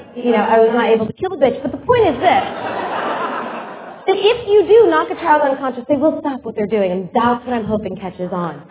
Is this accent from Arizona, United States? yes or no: no; Seattle, Washington, United States; now in Los Angeles, United States; It's the weirdest thing since I'm from Seattle.